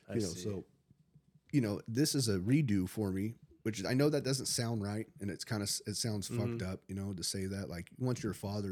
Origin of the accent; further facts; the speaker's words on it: San Diego, California, United States; So I grew up in San Diego. I got kicked out of 4 elementary schools.